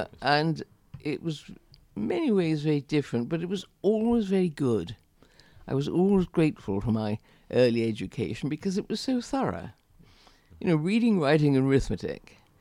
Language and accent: English; Stourbridge, West Midlands, United Kingdom; I spent my first 18 years here. All my family came from Stourbridge. My first home was at Hewlett's Farm, and then we came to live in Stourbridge, and I went to the village school.